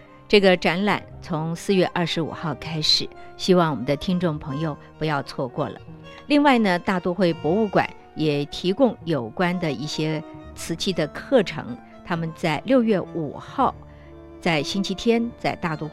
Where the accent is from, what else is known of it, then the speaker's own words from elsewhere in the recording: China; 不像我们中国人有胡子呢可是是跟他们西方式的那种大胡子呢是不太一样的